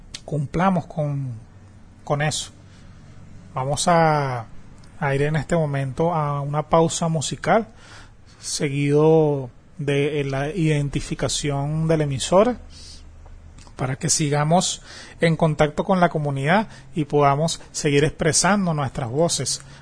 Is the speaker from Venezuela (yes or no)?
yes; Venezuela; mi deber es, como venezolano, poderle indicar a usted que por favor, bueno, salga a votar